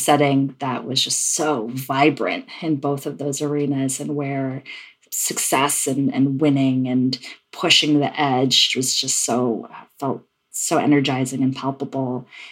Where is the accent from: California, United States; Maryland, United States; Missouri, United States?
Maryland, United States; And I was not born in the South. I grew up in Maryland and internationally. My parents did different kinds of international work.